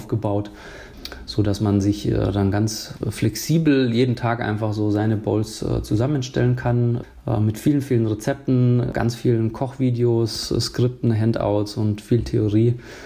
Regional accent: Bavaria, Germany; bei uns in Bayern sagt man Kartoffikäs.

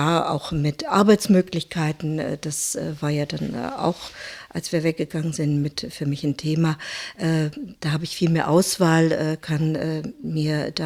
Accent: Thuringia, Germany; born there; moved away as an adult; also born or lived in Leipzig; now in Berlin, Germany; ja, geboren bin ich in Thüringen, studiert habe ich in Leipzig und von dort bin ich dann auf etwas abenteuerliche Weise nach West-Berlin gekommen.

